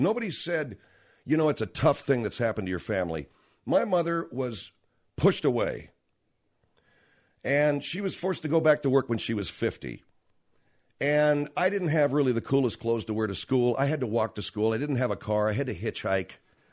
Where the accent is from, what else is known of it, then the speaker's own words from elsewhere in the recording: Los Angeles, California, United States; And I grew up in Los Angeles, where the neighborhoods are lily white or Asian or black, and never the twain shall meet.